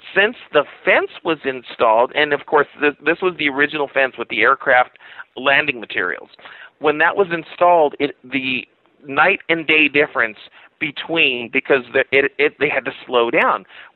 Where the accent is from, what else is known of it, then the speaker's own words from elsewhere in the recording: Baldwin Park, California, United States; Baldwin Park, California, we call it Helltown, USA. You know, I was a kid from Helltown, USA.